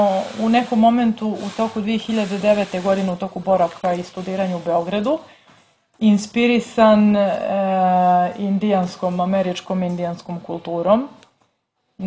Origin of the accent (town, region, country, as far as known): Herceg Novi, Herceg Novi Municipality, Montenegro; born or raised there; also born or lived in Dubrovnik